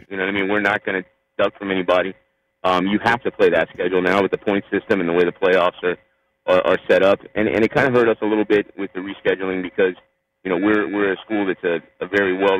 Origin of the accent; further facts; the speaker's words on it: Florida, United States; I mean, that's, to me, growing up in this county and growing up in the South, I mean, the Palmetto Killians, Palmetto Southridge, you know, Palmetto South Dade, Palmetto Homestead.